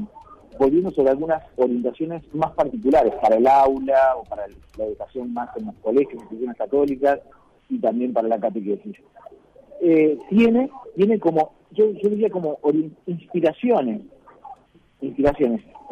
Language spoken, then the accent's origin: Spanish; Argentina; como argentinos, nos está faltando seguir dando pasos de convivencia